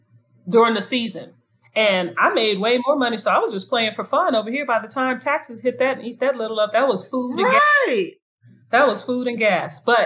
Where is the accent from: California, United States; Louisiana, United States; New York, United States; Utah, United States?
New York, United States; Bronx; born there; I was born in the Bronx. My first babysitters were Puerto Rican. So I spoke Spanish than English.